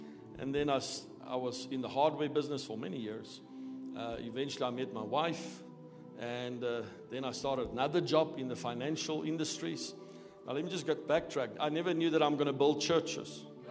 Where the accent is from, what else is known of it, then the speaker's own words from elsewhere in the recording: Gauteng, South Africa; I grew up on the West Rand. So tonight when I came here, we started by Gordon off ramp, and I went through every set of traffic lights. I said to my wife, this is where I went to school, Florida High School.